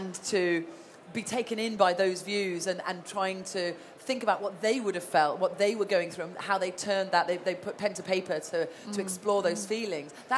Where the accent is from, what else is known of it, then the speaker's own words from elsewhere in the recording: Dublin, Leinster, Ireland; born there; but I was born in Dublin and I do walk a bit in Ireland, so there we go.